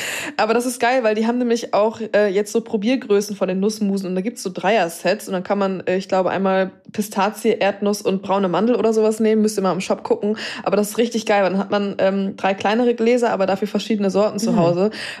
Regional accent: Baden-Württemberg, Germany; born there; ich bin ja im Schwarzwald geboren und wir sind ganz lange dann noch immer in den Ferien dahin gefahren

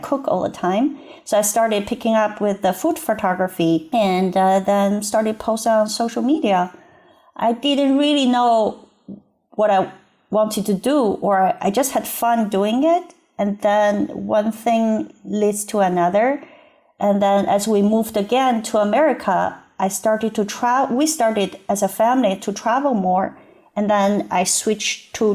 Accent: Beijing, China; English is a second language; moved away as an adult; also born or lived in Nova Scotia, Canada; So I was born and raised in Beijing in China, and I grew up there and I studied. Then it's around 2000, I left China and went to Canada to study.

